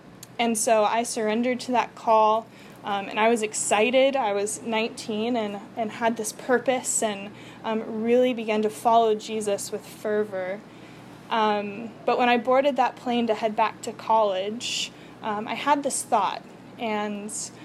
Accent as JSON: {"language": "English", "country": "United States", "tie": "born or raised there", "said": "I grew up here in Forsyth County, which is changing rapidly"}